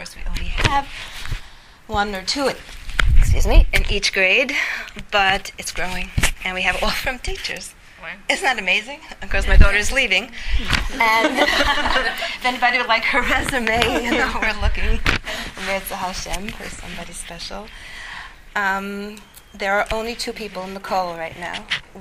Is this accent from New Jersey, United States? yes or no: yes; Lakewood, New Jersey, United States; moved away as an adult; now in Calgary, Canada; Hello to everybody that I know. Hello to everybody that I don't know. I was originally from Lakewood, and after 30 years